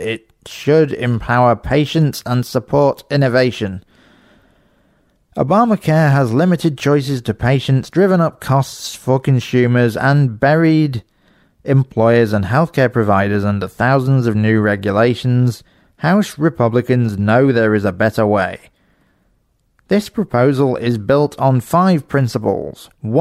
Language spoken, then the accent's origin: English; Manchester, North West England, United Kingdom; a friend from the London era of … from my hometown of Manchester.